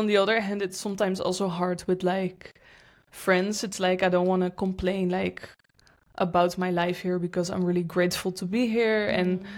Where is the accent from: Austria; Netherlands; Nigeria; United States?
Netherlands; now in Lisbon, Portugal; like I'm from the Netherlands, so I think a lot of people think that life is like amazing just because the sun is shining